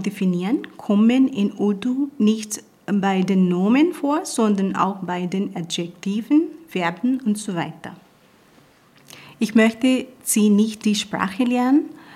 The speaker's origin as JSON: {"language": "German", "region": "Punjab", "country": "Pakistan", "first_language": "Punjabi", "second_language": "German", "said": "ich komme aus Punjab und Punjabi ist meine Muttersprache, aber wenn ich kommuniziere mit Pashtunen, Balochi oder Sindhi, sprechen wir die gemeinsame Sprache Urdu."}